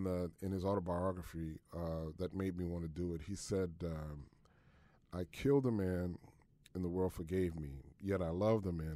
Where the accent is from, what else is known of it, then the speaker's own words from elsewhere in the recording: New Orleans, Louisiana, United States; being African-American, growing up in New Orleans, opera, you know, and even though I grew up with opera in my house